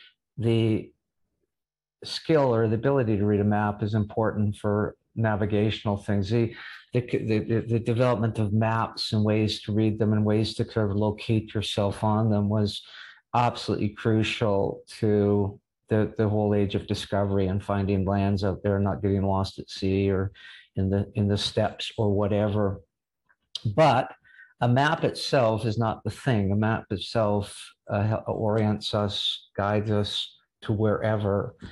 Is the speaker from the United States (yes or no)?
no; Canada; I'm a Canadian. We love to say we're sorry